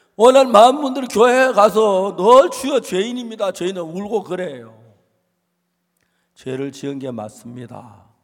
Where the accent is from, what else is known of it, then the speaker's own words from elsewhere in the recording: South Korea; 저는 한국에서 태어나서 자라면서